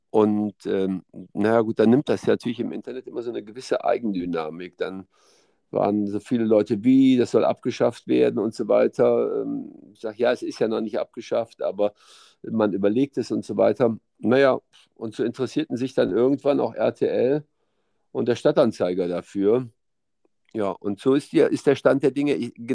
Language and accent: German; Leverkusen, North Rhine-Westphalia, Germany; ich bin in Leverkusen geboren und bin irgendwie 40 Jahre lang immer nur im Karree in Schlierbusch rumgezogen. Also ich habe mich nie weit von meinem Ursprungsort entfernt.